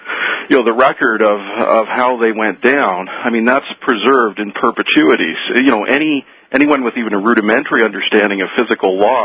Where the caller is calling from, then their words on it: Ontario, Canada; North of Toronto, Canada.